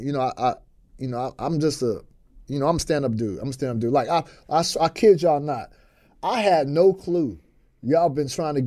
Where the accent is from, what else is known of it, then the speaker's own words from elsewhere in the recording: Fresno, California, United States; I'm from Fresno.